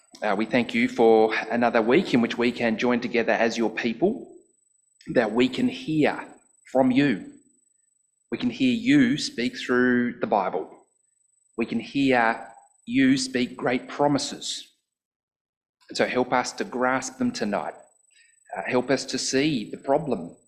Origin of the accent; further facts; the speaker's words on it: Sydney, New South Wales, Australia; now in Tasmania, Australia; I grew up in Sydney where it was dark much earlier.